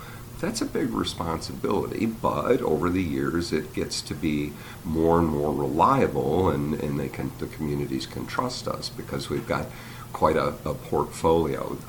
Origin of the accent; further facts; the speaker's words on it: Illinois, United States; And I'm able to, in my hometown, which former Governor Edgar declared Illinois' city of murals, that's a responsibility